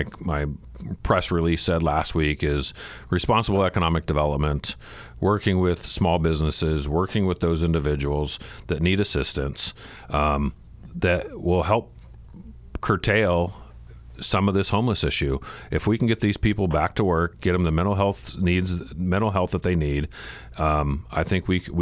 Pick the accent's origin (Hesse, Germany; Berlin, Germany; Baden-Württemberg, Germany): Hesse, Germany; Frankfurt; also born or lived in Ramstein; So as a kid, we grew up in Rhein-Main, which is right there in Frankfurt, the main airport going into Germany.